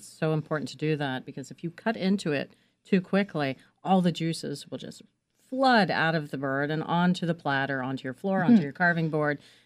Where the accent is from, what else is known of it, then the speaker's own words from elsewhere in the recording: West Virginia, United States; So I'm a cornbread girl, and she's Miss Sandwich Bread.